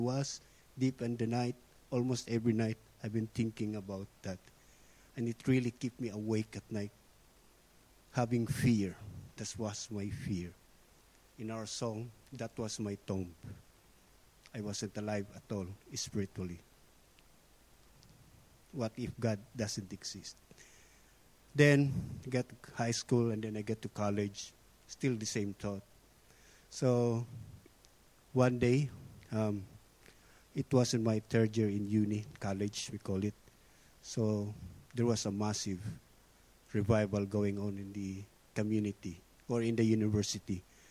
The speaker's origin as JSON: {"language": "English", "country": "Philippines", "tie": "born or raised there", "lives_now": "Australia", "said": "So I came from the Philippines. So we moved here in Australia in year 2008. So when I was in the Philippines, I grew up like a religious boy"}